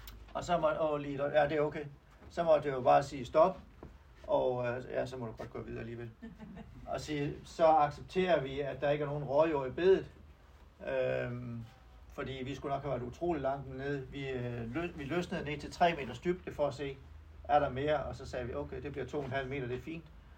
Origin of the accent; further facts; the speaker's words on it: North Denmark Region, Denmark; Og jeg er fra Vendsyssel, der er højt til himlen.